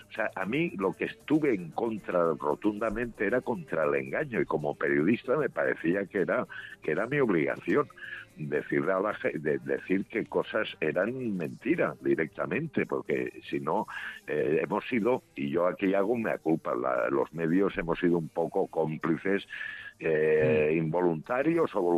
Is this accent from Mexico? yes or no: no; Barcelona, Catalonia, Spain; yo soy de aquí, ¿de dónde quieren que me vaya? A ver, dígame usted, porque yo soy nacido en Barcelona